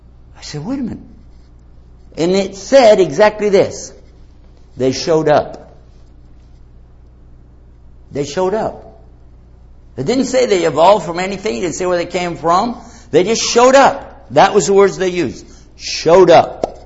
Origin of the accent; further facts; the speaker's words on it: Texas, United States; I'm from Texas. Don't pull that stuff on me.